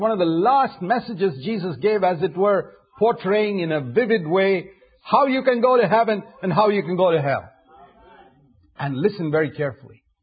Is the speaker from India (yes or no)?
yes; Bangalore, Karnataka, India; in Bangalore, my hometown in India